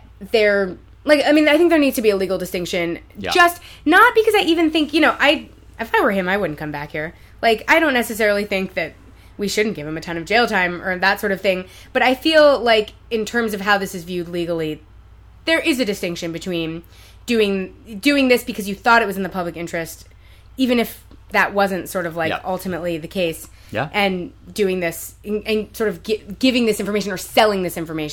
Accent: United States; As an American, when you go to Brazil, they make you take a photo and fingerprint just to sort of piss you off because we do that to them.

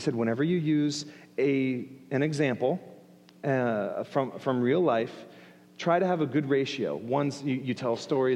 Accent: Tampa, Florida, United States; And our practice fields, I grew up in Tampa, Florida.

